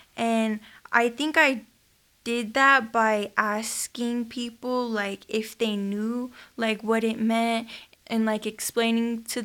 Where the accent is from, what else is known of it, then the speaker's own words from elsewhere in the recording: United States; Yes, I'm Native American.